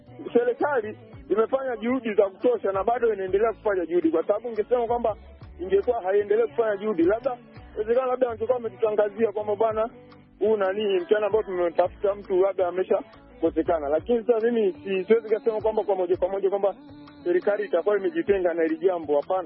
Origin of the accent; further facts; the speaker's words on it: Nsemera, Katavi, Tanzania; mkongo wa Salamu Afrika Mashariki. Mimi natokea Nsemera kwa Rapati ya Mpanda Katavi nchini Tanzania.